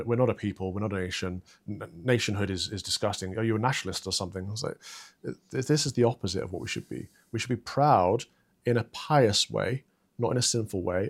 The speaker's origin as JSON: {"language": "English", "region": "East Midlands", "country": "United Kingdom", "said": "I'm from the Midlands, from Sherwood Forest."}